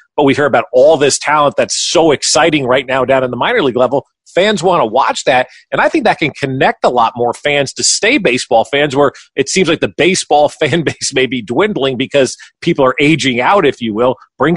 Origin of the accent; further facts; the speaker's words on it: New Jersey, United States; I remember, you know, just growing up in New Jersey as a Yankee fan my whole life